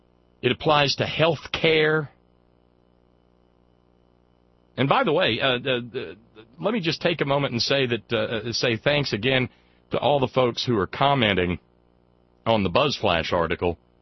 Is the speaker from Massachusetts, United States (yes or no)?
no; Alabama, United States; But as a kid growing up in Alabama, there was a whole lot of those front bumper tags.